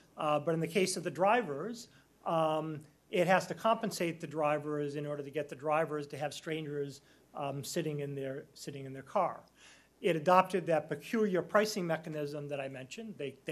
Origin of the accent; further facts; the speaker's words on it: Boston, Massachusetts, United States; So like Catherine, I'm from Boston.